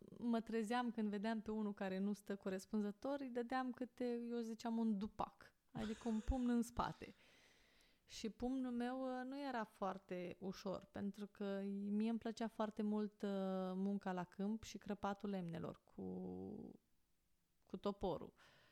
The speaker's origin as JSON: {"language": "Romanian", "town": "Rădăuți", "region": "Suceava County", "country": "Romania", "said": "în Rădăuți, de unde sunt eu, este unul dintre cele mai mari cluburi de tir cu arcul din țară"}